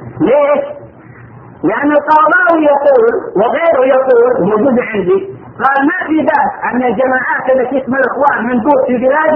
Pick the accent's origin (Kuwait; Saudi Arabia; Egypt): Saudi Arabia; وكانت الجامعات عندنا في السعوديه في بدايتها